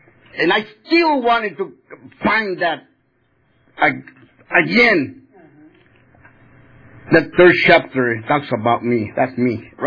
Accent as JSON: {"language": "English", "town": "El Paso", "region": "Texas", "country": "United States", "tie": "born or raised there", "said": "I grew up in El Paso, Texas. I was a 12-year-old kid when I first took my first drink."}